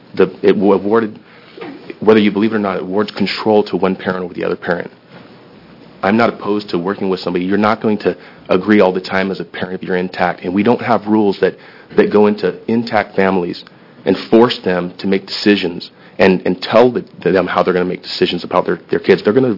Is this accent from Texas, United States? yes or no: no; Beaverton, Oregon, United States; I'm from Beaverton. I'm a father of a divorce with two kids.